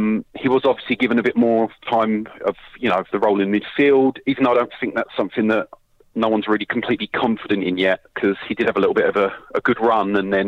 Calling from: London, United Kingdom; I'm calling from London.

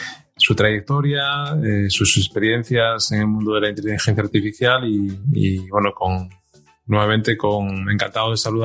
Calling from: Asturias, Spain; desde Asturias, España

